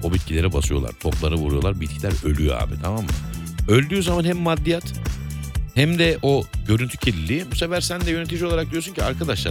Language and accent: Turkish; Black Sea Region, Turkey; Stres yapmıyorum şimdi. Hem Karadenizliyim.